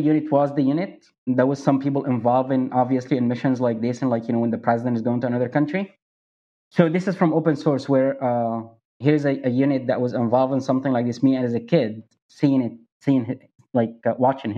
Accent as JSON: {"language": "English", "country": "Egypt", "tie": "born or raised there", "said": "So Egypt, it was extremely interesting."}